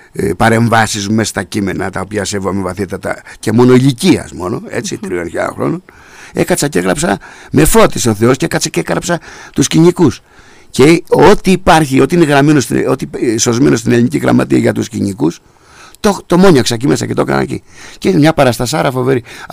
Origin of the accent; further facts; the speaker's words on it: Greece; Εγώ είμαι Έλληνας, αυτό δηλώνω. Δεν δηλώνω ούτε αριστερός, ούτε δεξιός, ούτε κεντρός, τίποτα. Δηλώνω Έλληνας.